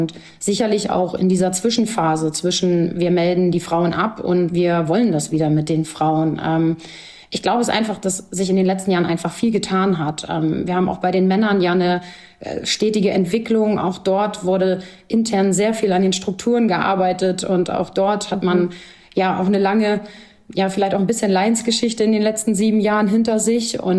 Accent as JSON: {"language": "German", "region": "Hamburg", "country": "Germany", "said": "Das ist als Hamburgerin und als Frau in diesem System gerade absoluter Wahnsinn"}